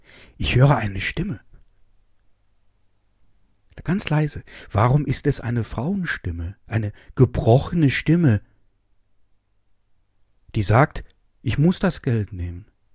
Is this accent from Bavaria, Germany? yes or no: no; Essen, North Rhine-Westphalia, Germany; Ich komme aus der Stadt Essen. Da lebten auf ein paar Quadratkilometern schnell mal 1000 Menschen und mehr.